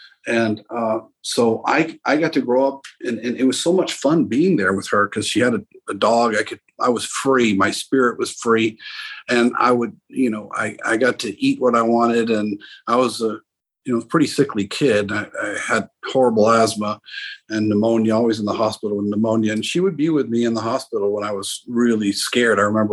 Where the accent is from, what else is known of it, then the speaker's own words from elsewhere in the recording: Texas, United States; I'm from the Rio Grande Valley in Texas, which is in the southern tip of Texas on the Gulf Coast, but literally on the border of Mexico.